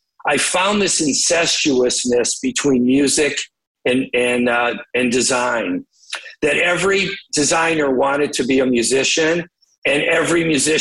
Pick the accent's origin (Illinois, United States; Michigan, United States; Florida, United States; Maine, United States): Michigan, United States; Detroit; growing up in Detroit, as you well understand